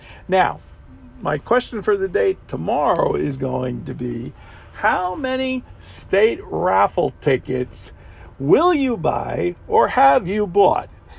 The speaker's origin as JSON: {"language": "English", "region": "Pennsylvania", "country": "United States", "tie": "born or raised there", "said": "we're getting closer and closer to my home state, is Pennsylvania."}